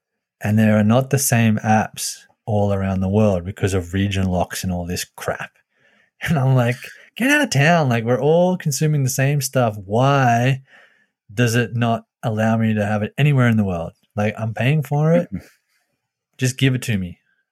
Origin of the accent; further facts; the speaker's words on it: Australia; And then I wanted to just kick it back to my home country real quick. Give them some props, because this doesn't happen very often back home. If a film makes a couple of million dollars in Australia, it is like a big deal